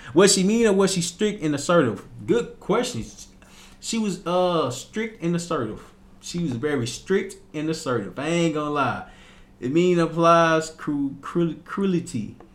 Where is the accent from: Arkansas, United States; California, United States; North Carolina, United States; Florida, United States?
Arkansas, United States; Little Rock; I remember this one time I was staying back in my hometown, Little Rock, Arkansas. And as I'm standing in my hometown, it had snowed.